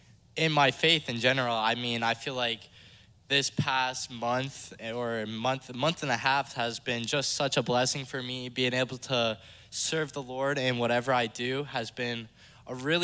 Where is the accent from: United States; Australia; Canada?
Canada; these kids know we came all the way from Canada just to tell them God loves you.